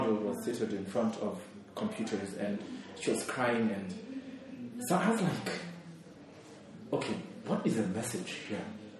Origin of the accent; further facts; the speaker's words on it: Kikuyu, Central Kenya, Kenya; I am from Kikuyu, and I have Maasai ancestry on both ends of my family